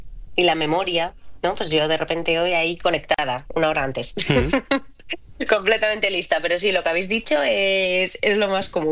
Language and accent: Spanish; Spain; así somos los españoles